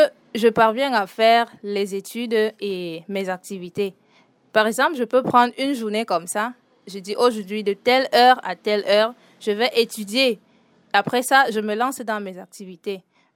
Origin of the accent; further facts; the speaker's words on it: Doukoula, Far North, Cameroon; Je suis originaire de l'extrême nord du Mau Danaï et plus précisément, je suis de Doukoula.